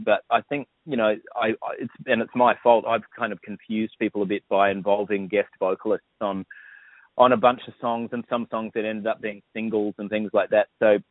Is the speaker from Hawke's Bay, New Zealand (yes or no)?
no; Auckland, New Zealand; also born or lived in Tauranga; I grew up in Auckland, although I did spend a bit of time in Tauranga as a youngster as well.